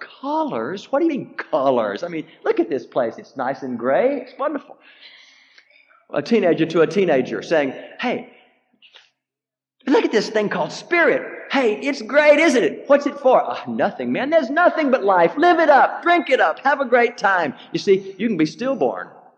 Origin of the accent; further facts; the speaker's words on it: the South, United States; I'm coming from the South, and a lot of black people live there, precious black people.